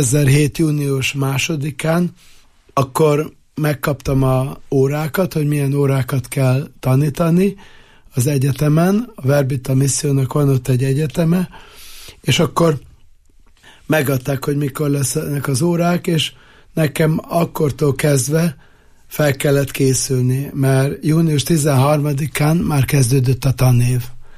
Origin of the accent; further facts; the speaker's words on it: Budapest, Hungary; Én tulajdonképpen budapesti vagyok, a 7. kerületből